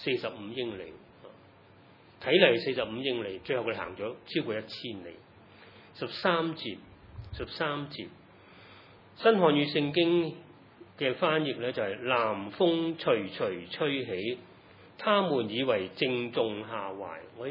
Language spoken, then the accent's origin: Cantonese; Hong Kong; 或者有时我觉得，我今时今日作为香港人，我哋咪就咁经历紧呢啲嘢咧